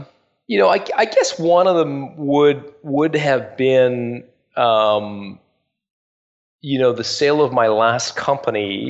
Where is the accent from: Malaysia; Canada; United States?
Canada; But I, you know, I'm very much Canadian. I don't think of myself as English that, you know, that much.